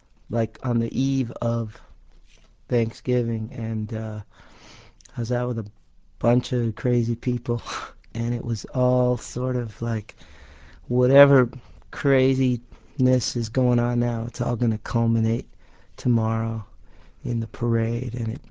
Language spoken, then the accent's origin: English; Midwest, United States; No, I grew up in the Midwest.